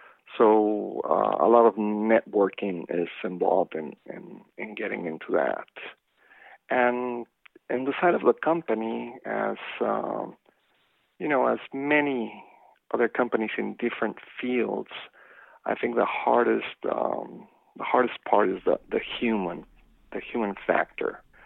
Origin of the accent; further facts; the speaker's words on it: Mexico City, Mexico; now in Oregon, United States; I'm from Mexico City, and I've been working as a freelance interpreter since 1998. So I've been at this for a bit of a while. I've been working here in Oregon since 2006